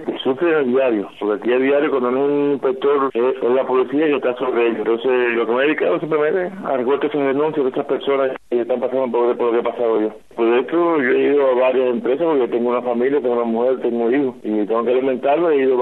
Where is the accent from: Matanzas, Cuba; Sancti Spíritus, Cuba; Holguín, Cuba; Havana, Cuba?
Holguín, Cuba; soy de la ciudad de Holguín, el estado número 52. Yo soy un cubano